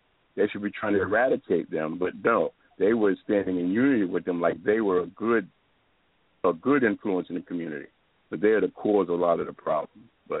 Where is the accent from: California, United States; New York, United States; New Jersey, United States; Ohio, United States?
New York, United States; New York City; I was brought up in the South Bronx in the 70s.